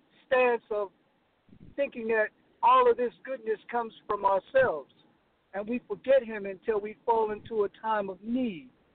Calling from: High Point, North Carolina, United States; I'm calling from High Point, North Carolina this morning.

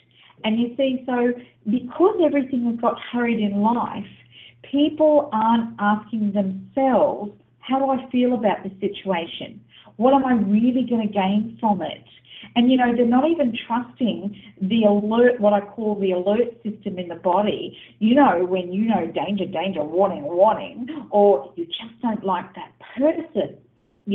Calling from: Australia; I'm sending blessings from Australia today.

